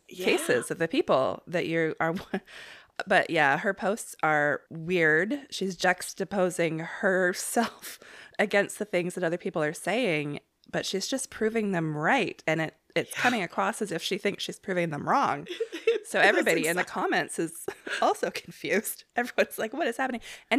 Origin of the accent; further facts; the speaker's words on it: Canada; a little bottle of maple syrup, which obviously we had to do because we're Canadian.